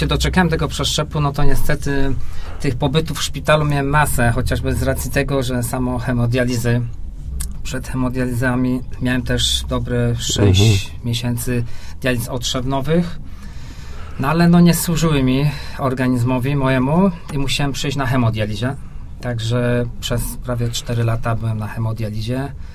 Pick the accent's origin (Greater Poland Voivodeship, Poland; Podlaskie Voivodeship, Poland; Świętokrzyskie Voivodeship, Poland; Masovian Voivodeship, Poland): Greater Poland Voivodeship, Poland; Poznań; now in Leszno, Poland; ja ogółem jestem rodowity poznaniak, a od 3 lat niecałych mieszkam w Lesznie.